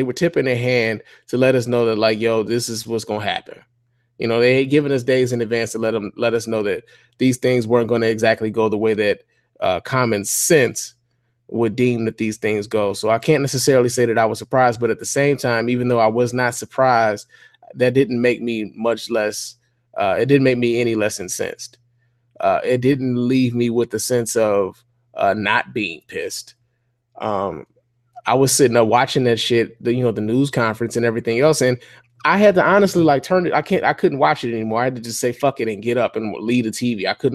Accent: Chicago, Illinois, United States; now in Detroit, United States; I know it's ironic for a lot of people when they see that I'm from Chicago and I live in Detroit and everything else.

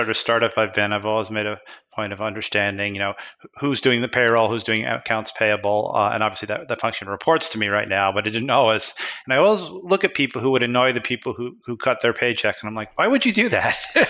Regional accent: United Kingdom; now in United States; My parents were born in England, and I'm English myself.

